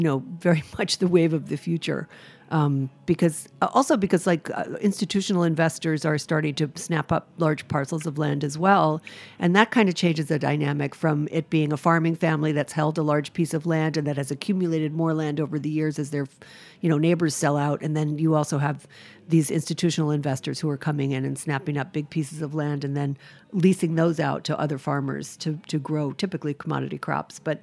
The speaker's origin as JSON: {"language": "English", "region": "Rhode Island", "country": "United States", "said": "I know a bunch of farmers, and I'm from Rhode Island, and there's a lot of farmers there that lease land."}